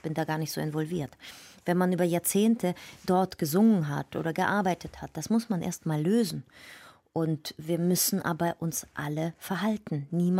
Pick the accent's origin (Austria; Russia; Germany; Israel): Russia; German is a second language; dass ich als Russin wieder definiert werde